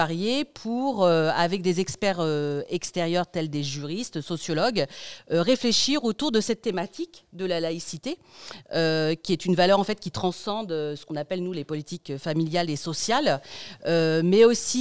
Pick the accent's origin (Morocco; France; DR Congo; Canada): France; Occitanie; Voilà, moi, je viens du Tarn-et-Garonne.